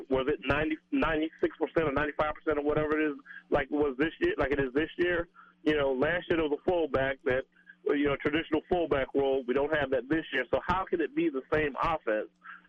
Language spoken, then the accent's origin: English; Brooklyn, New York, United States; as a kid growing up in Brooklyn